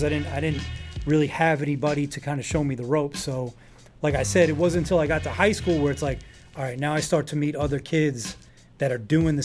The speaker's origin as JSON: {"language": "English", "town": "Rockaway Beach", "region": "New York", "country": "United States", "tie": "born or raised there", "said": "Like I grew up in Rockaway Beach, you know what I mean? So it's like my neighborhood realistically was mostly like firemen, teachers, and nurses"}